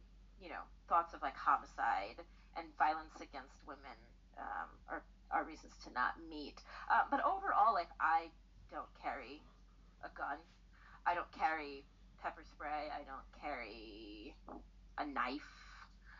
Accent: New York City, New York, United States; Like, I grew up in a big city. I grew up in New York City.

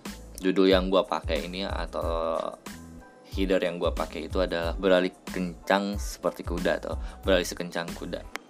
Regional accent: Cianjur, West Java, Indonesia; now in Jakarta, Indonesia; Saya berasal dari kota Cianjur, namun sekitar 5 atau 6 tahunan yang lalu saya sudah menginjakan di daerah kota Jakarta ini.

